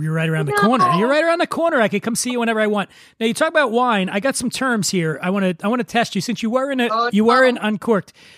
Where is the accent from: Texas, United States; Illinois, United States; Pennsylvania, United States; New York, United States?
Pennsylvania, United States; Philadelphia; Detroit's a tough area. I grew up in Philly. I know what that's like.